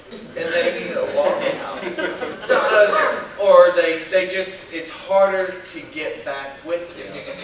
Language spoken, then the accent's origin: English; Alabama, United States; I'm from Alabama, and I've been doing training for 26 years.